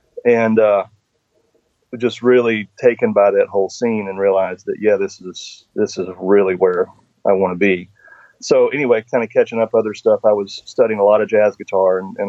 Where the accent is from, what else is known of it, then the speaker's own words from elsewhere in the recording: Asheville, North Carolina, United States; I grew up around Asheville, North Carolina, like you say, and even though I was playing with my family in the community there, playing old time and bluegrass music